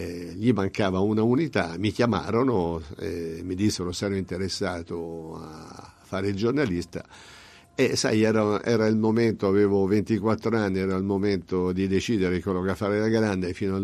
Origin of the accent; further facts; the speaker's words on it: Monterchi, Tuscany, Italy; Io sono di Monterchi